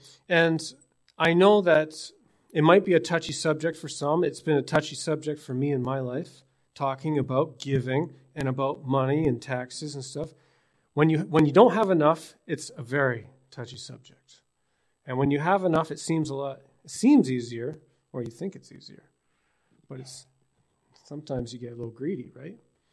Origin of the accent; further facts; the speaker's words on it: British Columbia, Canada; And I come from British Columbia.